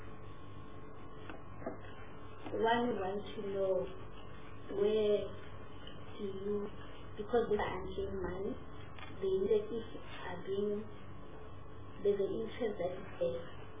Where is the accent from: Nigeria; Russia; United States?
Russia; I'm a girl from Russia, and you will find young people composing songs.